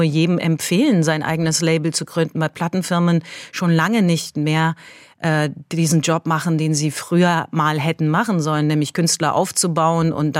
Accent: Tehran, Tehran Province, Iran; Ich sprach die Sprache so wie jetzt. Ich bin zweisprachig aufgewachsen. Ich war auch in Teheran

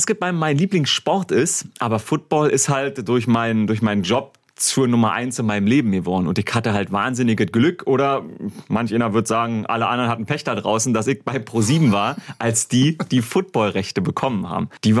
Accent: Königs Wusterhausen, Brandenburg, Germany; ich bin ein typischer Junge vom Dorf. Ich komme aus Brandenburger Dorf, Königs Wusterhausen

